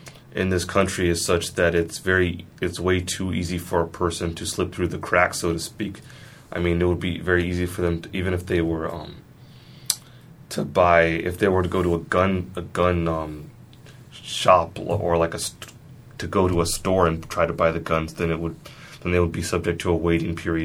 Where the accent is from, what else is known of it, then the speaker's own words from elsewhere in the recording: Oakland, California, United States; I'm from Oakland, a city that's long had a reputation as being a very dangerous city